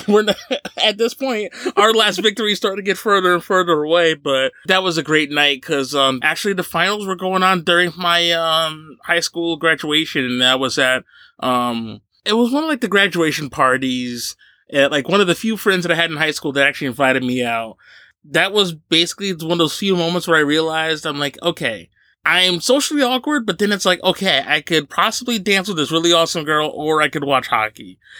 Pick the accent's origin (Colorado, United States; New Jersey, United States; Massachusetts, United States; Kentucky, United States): New Jersey, United States; But then it's like, I'm from Jersey.